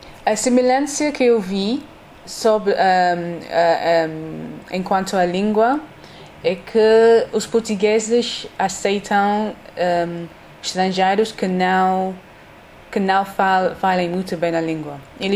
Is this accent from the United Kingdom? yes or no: yes; London, United Kingdom; Portuguese is a second language; Como sou de Londres, a vida é muito depressa e há muita gente.